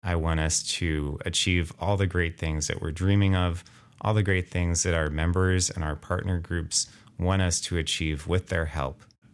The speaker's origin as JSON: {"language": "English", "town": "Philadelphia", "region": "Pennsylvania", "country": "United States", "tie": "born or raised there", "said": "And I was excited to have such an amazing organization be based in my hometown, Philadelphia."}